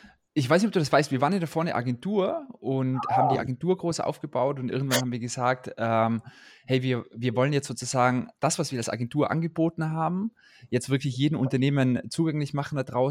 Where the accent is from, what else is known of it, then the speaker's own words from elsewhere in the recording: Tyrol, Austria; weil ich komme ja aus Tirol.